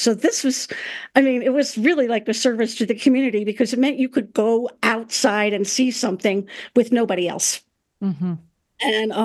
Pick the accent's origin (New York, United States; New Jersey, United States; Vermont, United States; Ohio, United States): New York, United States; I mean, I grew up in the New York area. I came from a family that very much valued education.